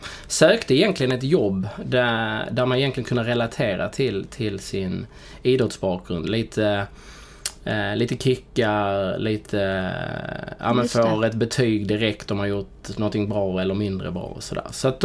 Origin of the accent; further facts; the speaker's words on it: Påarp, Skåne, Sweden; Nej, men jag är uppväxt i, som man kanske hör, i Skåne, i en liten by utanför Helsingborg som heter Påarp. Flyttade in till Helsingborg innan ungdomsåren när jag var 13 år.